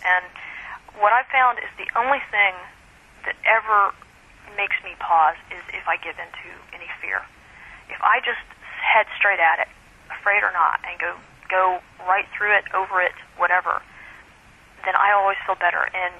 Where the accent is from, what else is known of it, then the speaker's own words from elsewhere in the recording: Little Rock, Arkansas, United States; born there; No. I was born actually in Little Rock.